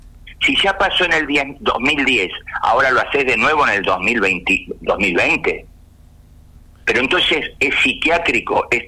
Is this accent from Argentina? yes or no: yes; Argentina; moved away; Soy argentino, entonces me atacan, por eso me tuve que ir a otros países.